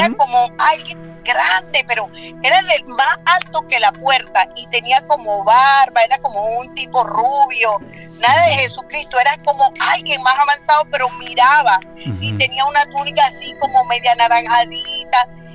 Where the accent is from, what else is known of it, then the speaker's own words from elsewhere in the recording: Venezuela; now in Bakersfield, United States; Le hablo desde Bakersfield, California. Soy de Venezuela.